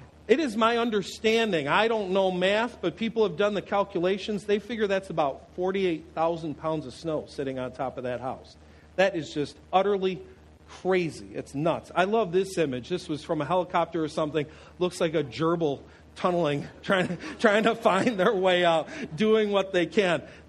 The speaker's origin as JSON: {"language": "English", "region": "New York", "country": "United States", "tie": "born or raised there", "said": "So, a lot of you know I'm from Western New York. My hometown is smack dab in between Buffalo and Niagara Falls."}